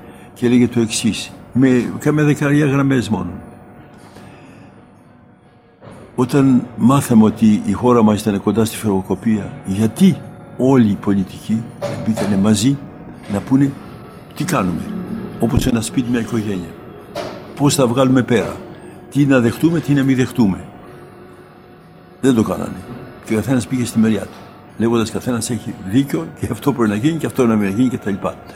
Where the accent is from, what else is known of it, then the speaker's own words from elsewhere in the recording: Greece; Γιατί εμείς οι Έλληνες